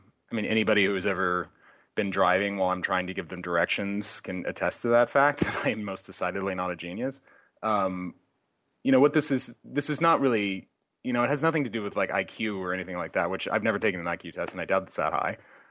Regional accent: Moscow, Idaho, United States; I think Moscow is like a pretty wonderful place to grow up, because it's got that, like, because it's this small town in Idaho, but it's also got this really good university.

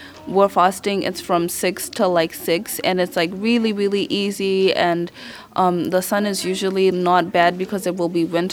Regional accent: Botswana; also born or lived in Uganda; I basically am from Uganda and both my parents are from Uganda. However, I grew up in Botswana all of my life.

